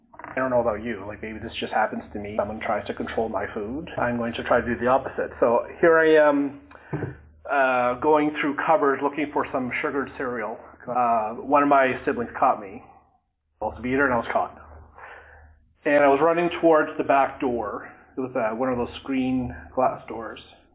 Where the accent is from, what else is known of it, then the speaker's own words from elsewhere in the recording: Ottawa, Ontario, Canada; I'll mention I'm from Ottawa, Ontario.